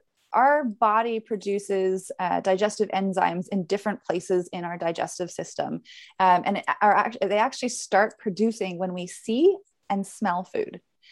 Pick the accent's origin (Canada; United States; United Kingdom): Canada; I say herbs because I'm Canadian.